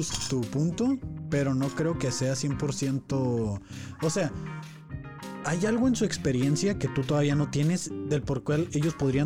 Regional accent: Mexico; porque soy mexicano y estoy pendejo

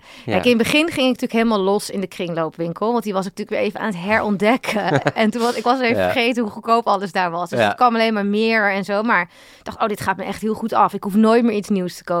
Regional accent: Netherlands; Dus gewoon echt best wel een hele gemiddelde Nederlander.

